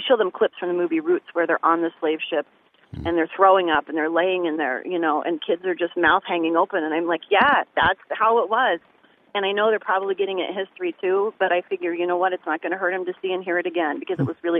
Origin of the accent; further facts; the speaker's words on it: Ohio, United States; now in Lancaster, United States; But growing up in Jefferson County on the other side of Ohio, this was my experience.